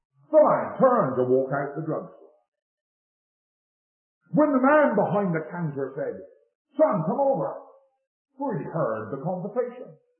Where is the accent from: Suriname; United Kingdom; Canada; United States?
United Kingdom; England; So may I, as an Englishman, try and tell it.